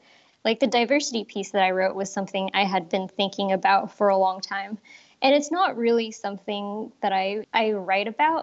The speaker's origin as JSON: {"language": "English", "region": "California", "country": "United States", "tie": "born or raised there", "said": "I grew up really close to the Santa Cruz Mountains, and somebody had told my parents about the summer camp up there."}